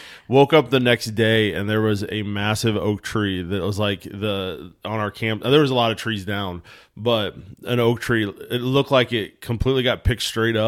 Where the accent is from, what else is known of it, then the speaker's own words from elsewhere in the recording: Midwest, United States; Actually, it's the joke of being a Midwesterner, we are the idiots that, tornado, let's go outside.